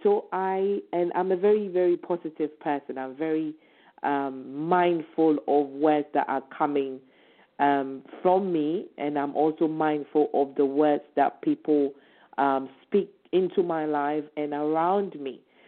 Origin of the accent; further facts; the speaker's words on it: Ghana; my 47th birthday. Hooray, praise be to God. And so when I was growing up back home, originally I'm from Ghana.